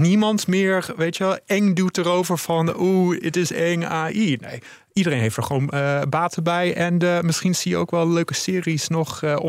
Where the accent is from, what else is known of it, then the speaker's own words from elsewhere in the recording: Netherlands; born there; also born or lived in United States; Ik ben geboren in Nederland, maar ik heb heel lang in het buitenland gewoond, in Amerika specifiek. Daar ben ik ook afgestudeerd. Ik ben inmiddels nu 12 jaar terug met mijn vrouw. Dus de accent is wat minder geworden